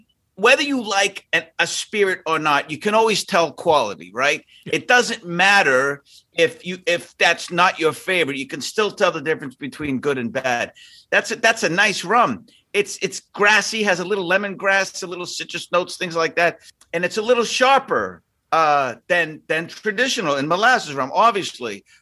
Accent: Boston, Massachusetts, United States; I am a kid from Southie and I'm Irish

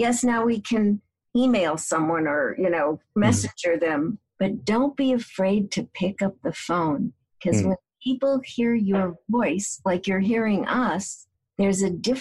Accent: Chicago, Illinois, United States; which shouldn't surprise you when you find out I'm originally from Chicago and you know about our politics

